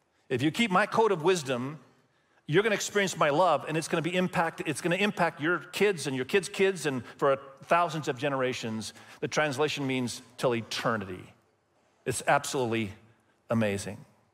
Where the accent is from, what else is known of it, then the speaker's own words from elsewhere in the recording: Indonesia; English is a second language; many of you know that I grew up in Indonesia and my wife grew up in Cambodia